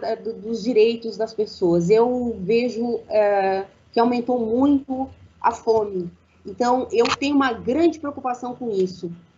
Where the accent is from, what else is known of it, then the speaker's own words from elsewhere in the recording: Rio Grande do Sul, Brazil; Eu sou gaúcha e eu acompanhei o início da administração do Olívio no Sul